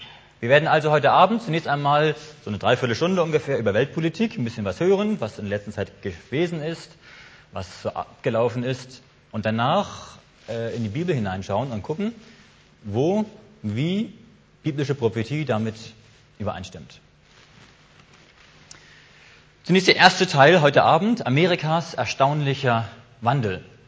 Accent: Hamburg, Germany; now in Heilbronn, Germany; Ich stamme ursprünglich aus Hamburg. Ich bin also ein Nordlicht, komme von ganz dort oben.

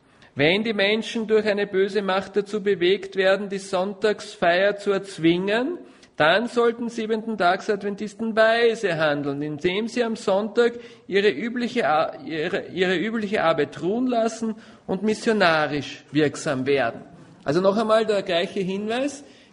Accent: Vienna, Austria; now in Bonhofen, Austria; Ich persönlich bin froh, als Wiener, dass ich hier am Land in Bonhofen jetzt leben kann.

